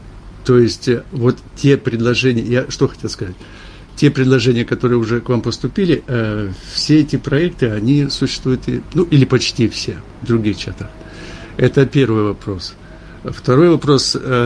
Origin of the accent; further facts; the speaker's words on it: Siberia, Russia; я живу, сам я из Сибири, то есть разница с Москвой 4 часа.